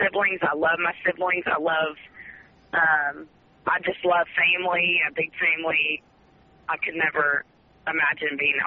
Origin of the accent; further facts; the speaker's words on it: Mesquite, Texas, United States; also born or lived in Forney; Yeah, I grew up in Mesquite, and in my freshman year, we moved out to Forney.